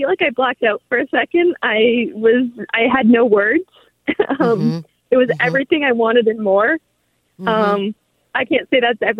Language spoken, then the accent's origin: English; Prince George, British Columbia, Canada; So we're from Prince George, British Columbia.